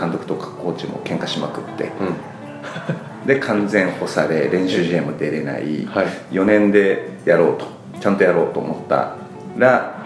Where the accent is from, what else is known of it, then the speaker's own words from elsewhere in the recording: Nagasaki, Japan; moved away as an adult; now in Tokyo, Japan; まあ、長崎が出身なんですけど、はい、大学で東京に上がってきたら